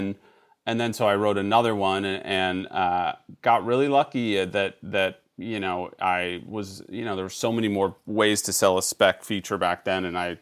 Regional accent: San Francisco, California, United States; also born or lived in Chicago / New York; I grew up in San Francisco for the first 8 years, and then Chicago, and then lived in New York and here.

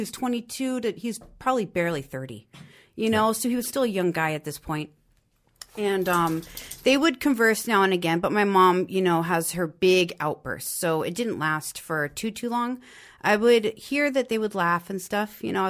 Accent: Tucson, Arizona, United States; And I am from Tucson, Arizona.

